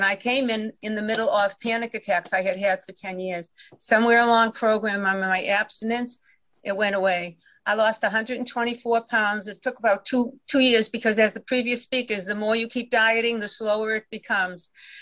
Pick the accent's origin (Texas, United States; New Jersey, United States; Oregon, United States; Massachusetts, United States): Massachusetts, United States; Boston; now in Fort Myers, United States; I'm from originally from the Boston, Mass area. I live now live in Fort Myers, Florida.